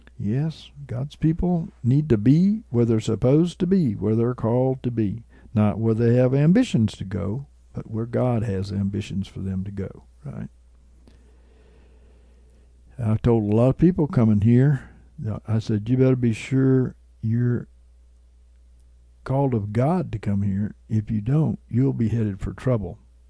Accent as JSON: {"language": "English", "country": "South Africa", "tie": "born or raised there", "moved": "yes", "lives_now": "United States", "said": "the house that I grew up in back in South Africa"}